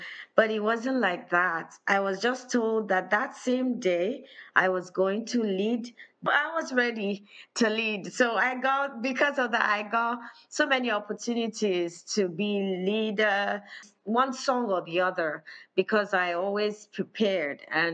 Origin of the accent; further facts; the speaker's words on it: Nigeria; moved away; Okay, I grew up in Nigeria. I only came here in the year 2000.